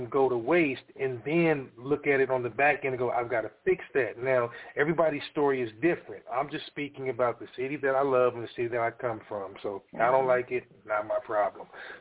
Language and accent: English; Kansas City, United States; Because let's face facts, we're all from Kansas City. Like, we're family.